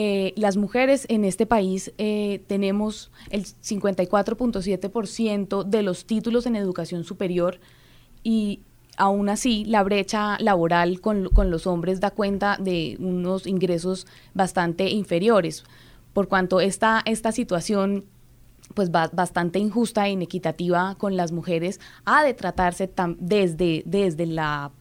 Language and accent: Spanish; Santander, Colombia; las mujeres del Movimiento Social de Mujeres de mi tierra, de Santander